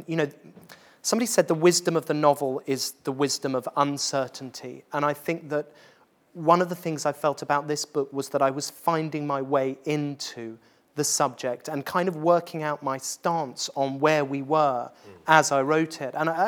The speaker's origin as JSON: {"language": "English", "town": "Worthing", "region": "South East England", "country": "United Kingdom", "tie": "born or raised there", "said": "I grew up in Worthing, which is, for those of you from outside of the UK, just a void."}